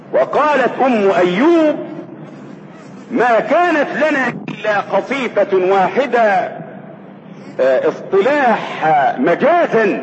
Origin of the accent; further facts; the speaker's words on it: Egypt; وثبت أن عندنا في مصر الآن من المشاهدين 26 مليون مشاهد مدمنين على التلفزيون